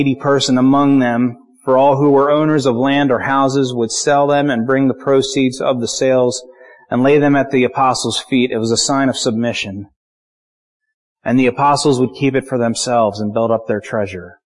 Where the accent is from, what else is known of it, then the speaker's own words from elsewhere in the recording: Willow Street, Pennsylvania, United States; now in East Petersburg, United States; I'm a white suburban kid. I grew up in Willow Street and I live in East Petersburg now.